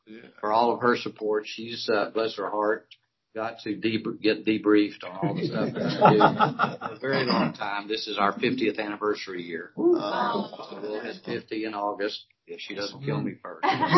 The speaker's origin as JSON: {"language": "English", "region": "Texas", "country": "United States", "tie": "born or raised there", "said": "As y'all know, I grew up in West Texas in the Permian Basin."}